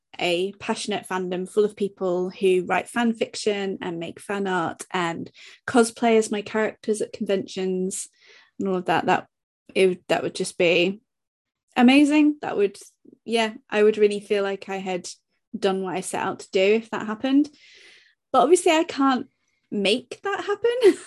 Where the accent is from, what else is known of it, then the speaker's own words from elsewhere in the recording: United Kingdom; I'm British, so I'm starting realistic.